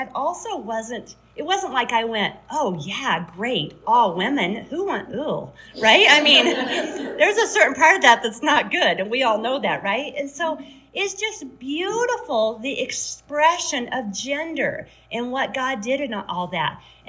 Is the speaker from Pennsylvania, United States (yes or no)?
no; El Paso, Texas, United States; Like I said, I'm from El Paso, Texas.